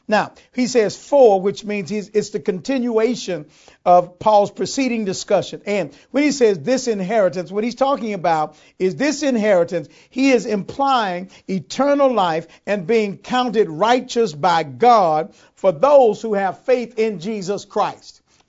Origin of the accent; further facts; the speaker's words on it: Houston, Texas, United States; Listen, I grew up in Houston, Texas.